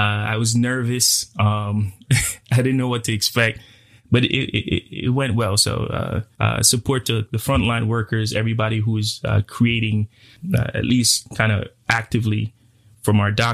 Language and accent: English; Belize; moved away as an adult; now in United States; so I'm originally from Belize. I was born and raised in Belize. I didn't come to the States till I was a man, technically.